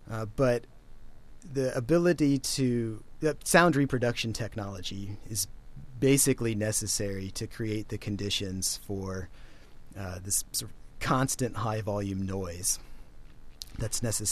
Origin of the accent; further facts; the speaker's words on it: Lewisburg, Pennsylvania, United States; I grew up in central Pennsylvania, and my hometown is Lewisburg